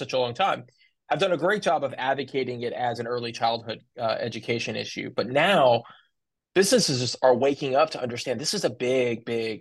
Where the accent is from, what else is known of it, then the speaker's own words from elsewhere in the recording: Texas, United States; a thing that makes me the proudest about being a Texan